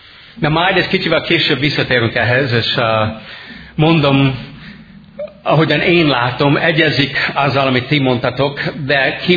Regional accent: United States; Hungarian is a second language; moved away as an adult; now in Hungary; amerikai vagyok, és 31 éve itt szolgálok és élek, mint misszionárius Magyarországon. Ami azt jelenti, hogy 31 éve küszködök a ti nyelvetekkel.

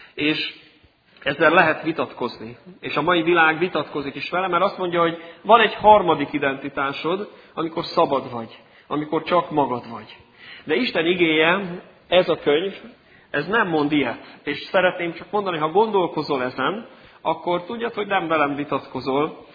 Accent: Hungary; mert én magyar vagyok

